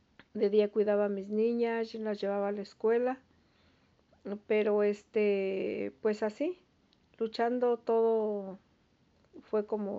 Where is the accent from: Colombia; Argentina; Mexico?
Mexico; moved away as an adult; cuando yo salí de México, yo no sabía qué tan difícil sería llegar aquí con un embarazo ya tan avanzado